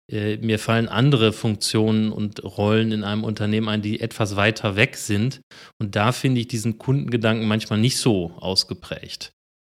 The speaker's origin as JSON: {"language": "German", "town": "Hanover", "region": "Lower Saxony", "country": "Germany", "said": "ich komme ja hier schon aus Hannover und kann eigentlich ganz gut Hochdeutsch"}